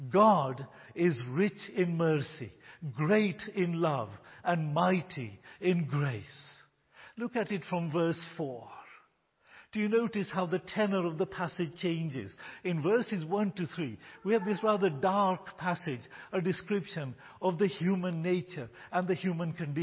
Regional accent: United Kingdom; born there; I was born in a Christian home. I was born in Britain, a Christian country.

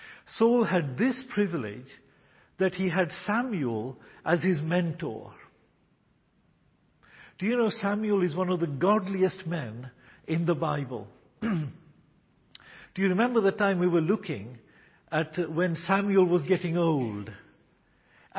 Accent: Kenya; I was born in Kenya and lived in Kenya most of my life.

